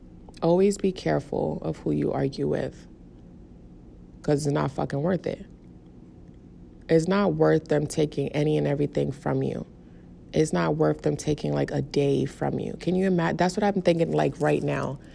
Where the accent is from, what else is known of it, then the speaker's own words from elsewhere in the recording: Bronx, New York, United States; Maybe it's because I'm from the Bronx. We don't tolerate shit for that long.